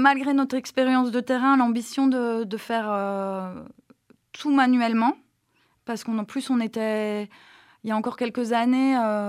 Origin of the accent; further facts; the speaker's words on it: Belgium; Alors moi, je suis pas originaire du Diwa, je viens de Belgique et puis j'ai beaucoup bourlingué avant.